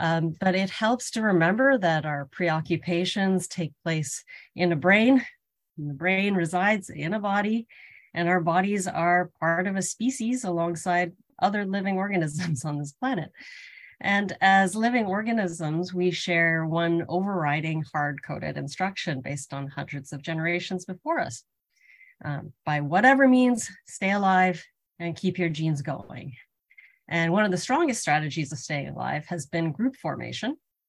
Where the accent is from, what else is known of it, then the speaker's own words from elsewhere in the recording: Toronto, Ontario, Canada; In my own life, growing up in Toronto, it was the era of DIY